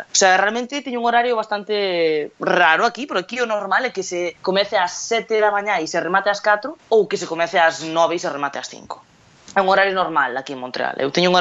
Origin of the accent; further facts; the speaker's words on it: Galicia, Spain; No, son galega.